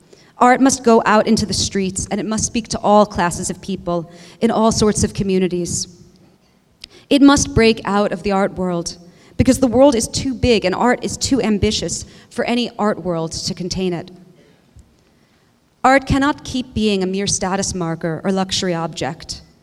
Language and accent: English; New York, United States; I'm a New Yorker, I'm a journalist, and worst of all, lowest of all, I'm an artist.